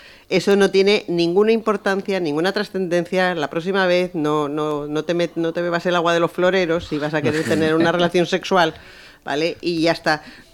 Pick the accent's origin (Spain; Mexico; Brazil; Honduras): Spain; Valencia, Valencian Community; moved away as an adult; now in Cádiz, Spain; Yo soy de Valencia, lo que pasa que hice, me fui a hacer la residencia a Cádiz y he estado 35 años en Cádiz, felizmente, sí.